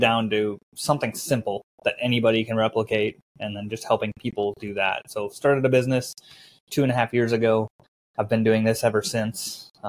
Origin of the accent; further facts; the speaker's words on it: Nebraska, United States; Yeah, I'm actually in Arkansas, in rural Arkansas. I'm from Nebraska, so I don't really have a southern accent, but ended up here with my wife and enjoying it.